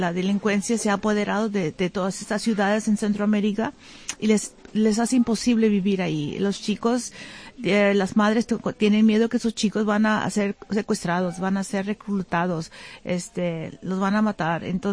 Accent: Texas, United States; born there; soy nacida aquí en Estados Unidos. Mis padres con descendencia de México, son de Matamoros y de Chiapas.

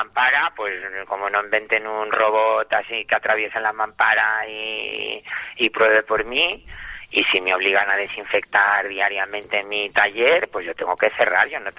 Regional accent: Madrid, Community of Madrid, Spain; Pues yo soy un modista madrileño, como muchos otros, que sale en un programa, nada más.

